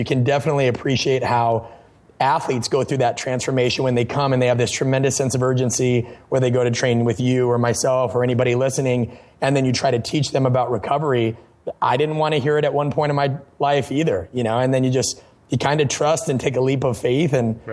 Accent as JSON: {"language": "English", "region": "Nebraska", "country": "United States", "tie": "born or raised there", "said": "Growing up in Nebraska, that was always in your ear with the Husker Power program and Boyd Epley."}